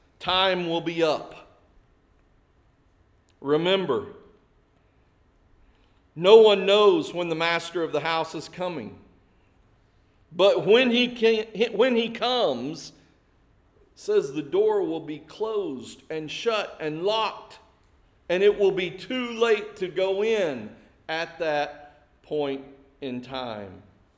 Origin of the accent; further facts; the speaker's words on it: Springdale, United States; I grew up in Springdale, for those of you who may not have known that, in the old town Springdale, on McRae Avenue, just down the street from Westwood Elementary